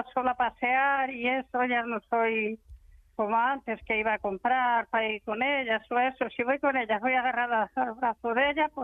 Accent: Extremadura, Spain; Que me reconozca que soy la extremeña número 1.

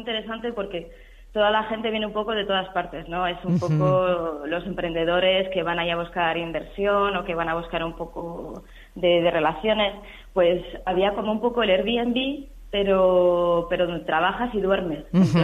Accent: Badajoz, Extremadura, Spain; born there; Pues nací en Badajoz, toda mi familia está allí, la familia de mi madre es de Badajoz, la familia de mi padre es de Ciudad Real. Pero bueno, sí, nací en Badajoz, mi abuela era matrona allí y bueno, he estado allí todos los veranos, tengo toda mi familia por allí

